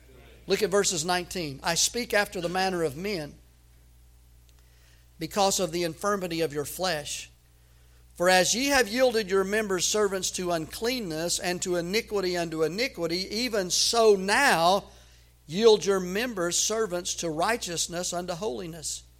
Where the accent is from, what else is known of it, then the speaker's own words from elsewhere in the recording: Tennessee, United States; I grew up in Tennessee in a public school. We went to public school, and so I started public school in 1966, 65